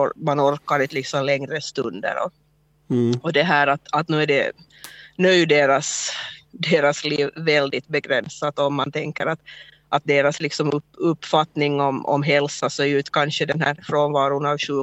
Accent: Ingå, Uusimaa, Finland; och jag är från Ingå.

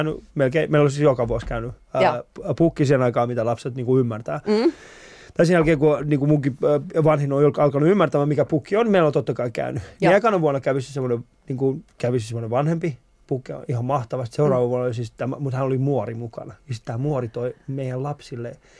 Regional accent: Vantaa, Uusimaa, Finland; Mä oon kasvanut Vantaalla. Me asutaan Hakunilassa.

